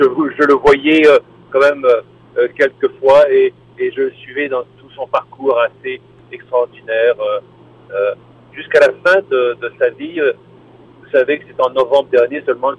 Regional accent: Ontario, Canada; non seulement chez nous, en Ontario, mais partout au Canada.

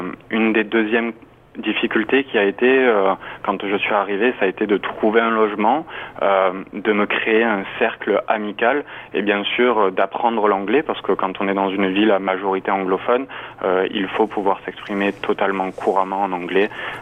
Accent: Nîmes, Occitanie, France; accent: southern French; Qui plus est avec un accent du sud, comme vous l'avez bien dit, je viens de Nîmes, où ma famille est encore installée là-bas.

